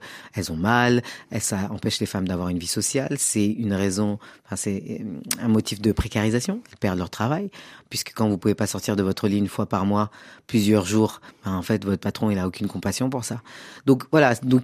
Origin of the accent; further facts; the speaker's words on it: Comoros; first language Comorian; Oui, c'est ma langue maternelle.